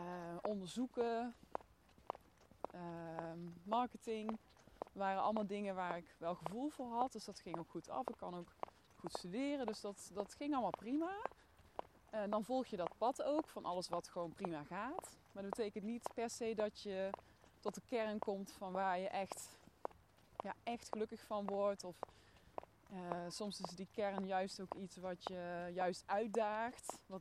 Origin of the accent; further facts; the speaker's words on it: Boxmeer, North Brabant, Netherlands; ben 36 jaar. Ik ben geboren in Boksmeer. Dat ligt op de grens van Noord-Brabant en Limburg. En ik heb daar altijd als klein kind op mijn 16e in het platteland gewoond. Dus midden in de maisvelden